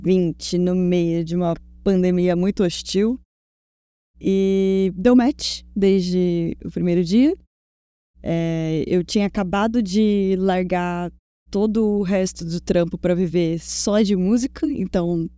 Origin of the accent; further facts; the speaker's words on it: Rondônia, Brazil; sou de Rondônia